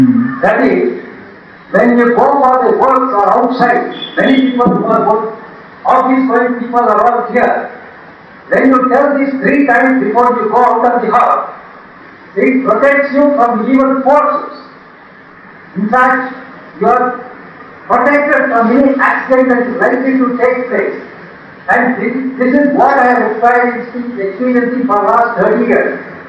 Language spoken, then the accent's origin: English; Malaysia; I am coming from Malaysia, I'm actually a part of my group.